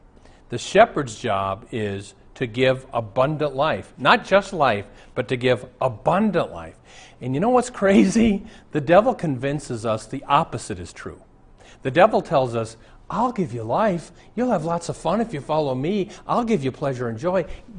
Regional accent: Omaha, Nebraska, United States; I went to Omaha, my hometown.

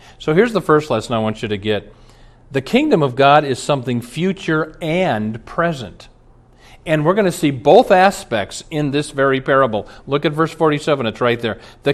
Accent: Omaha, Nebraska, United States; When I was a boy, I grew up in Omaha, Nebraska. There aren't lakes in Nebraska.

